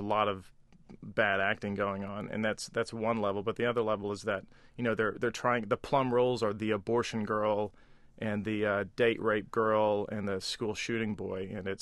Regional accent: Amarillo, Texas, United States; I grew up in Amarillo, which is, you know, everyone claims to be the belt buckle of the Bible Belt

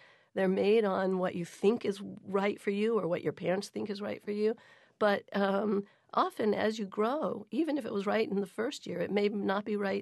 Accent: North Carolina, United States; I come from North Carolina. That's all we talked about, right?

